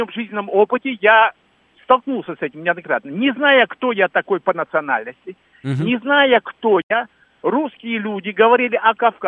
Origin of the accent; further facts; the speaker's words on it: Kazakhstan; born there; Родился в Казахстане, учился в Питере, работал в Грозном и так далее.